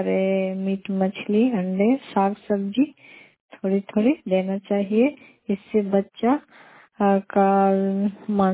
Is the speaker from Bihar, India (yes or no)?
yes; Bihar, India; मैं नवनाथ सुपर खंड से हूँ, नालंदा जिला से।